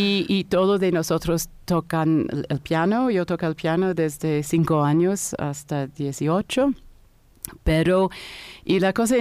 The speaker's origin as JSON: {"language": "Spanish", "region": "New York", "country": "United States", "second_language": "Spanish", "said": "Y también yo soy de New York y siempre me encanta de cantar en mi ciudad, mi casa."}